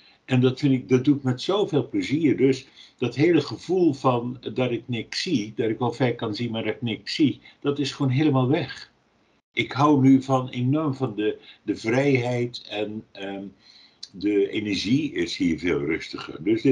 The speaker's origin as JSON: {"language": "Dutch", "town": "Linschoten", "region": "Utrecht", "country": "Netherlands", "tie": "born or raised there", "said": "Want ik kom van een boerderij. Linschoten is het dorp waar ik geboren ben. Het is een klein dorp bij Woerden."}